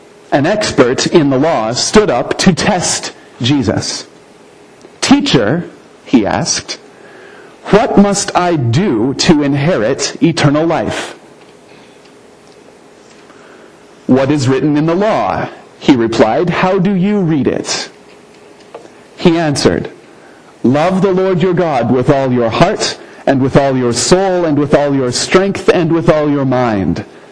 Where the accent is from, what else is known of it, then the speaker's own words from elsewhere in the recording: Anderson, United States; I went to college about a half an hour drive north of my hometown, Anderson.